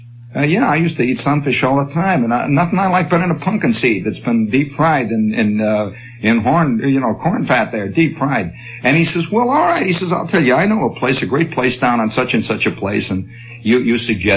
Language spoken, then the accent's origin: English; Chicago, Illinois, United States; I'm not from a little town. I'm from South Chicago is what it is, really. And Chicago is certainly not LaPorte, Indiana.